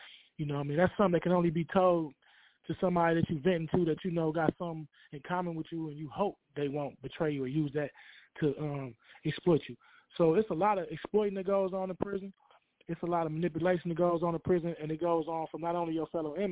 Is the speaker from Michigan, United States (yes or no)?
yes; Michigan, United States; because I'm from Michigan. Some things may not apply in certain states